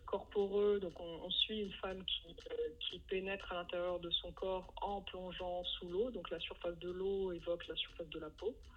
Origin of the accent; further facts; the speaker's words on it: Casablanca, Casablanca-Settat, Morocco; Je suis née et j'ai grandi à Casablanca